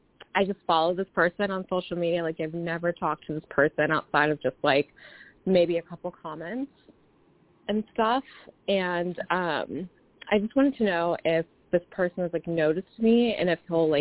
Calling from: Kansas, United States; I'm calling from Kansas.

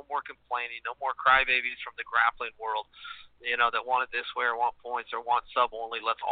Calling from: Portland, Oregon, United States; I'm in Portland, Oregon. Where else would I be? I'm in God's country, my friend.

